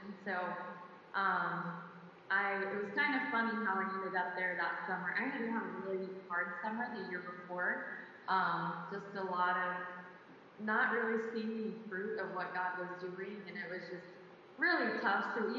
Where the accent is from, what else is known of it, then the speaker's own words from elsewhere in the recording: Lexington, United States; I grew up in Lexington, so original native from there, and I grew up in Southland.